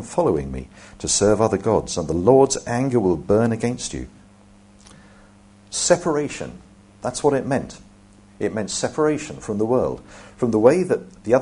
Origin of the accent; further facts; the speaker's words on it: South East England, United Kingdom; Incidentally, I grew up in Hampshire, just like the actress, so I know it's all true.